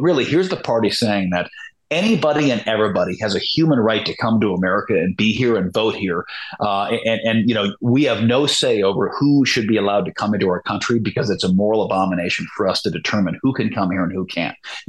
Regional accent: Minnesota, United States; I'm from Minnesota.

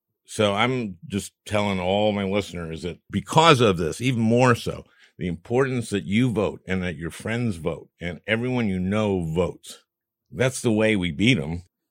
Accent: Minnesota, United States; oh boy, I'm from Minnesota, I'm Lutheran.

